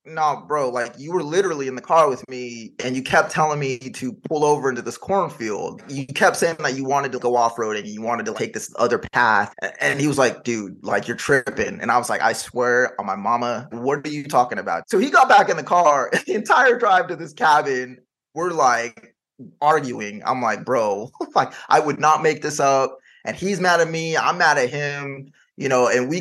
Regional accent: Los Gatos, California, United States; I grew up in the Bay Area. My parents moved me out of the hood. They moved me to this small little town called Los Gatos.

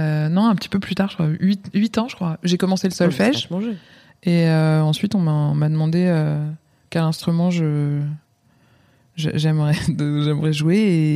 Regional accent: France; Je suis pas parisienne, c'est ouais. important, je crois. Ouais. Je suis une provinciale et fière de l'être.

